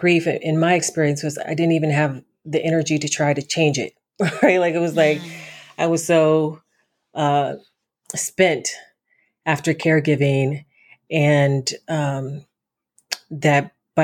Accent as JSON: {"language": "English", "region": "Arizona", "country": "United States", "tie": "born or raised there", "said": "so when I grew up in Arizona, so predominantly white state, right? Even though I grew up in a military town, my parents were military"}